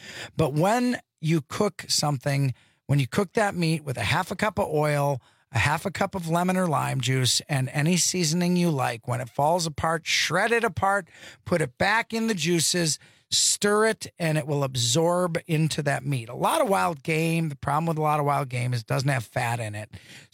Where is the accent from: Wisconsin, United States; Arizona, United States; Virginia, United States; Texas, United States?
Wisconsin, United States; I'm from Wisconsin.